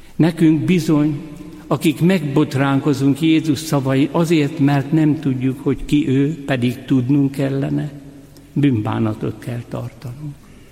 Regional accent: Hungary; born there; Szülőfalumban Siót szabályozták. Azelőtt ugye a Balaton szépen lecsorgott. És olyan posványos volt az egész terület.

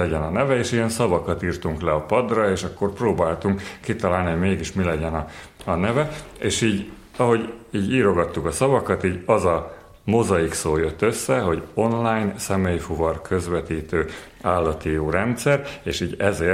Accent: Szombathely, Vas, Hungary; born there; also born or lived in Salgótarján / Nagykanizsa / Kiskunfélegyháza; Tehát Szombathelyen születtem

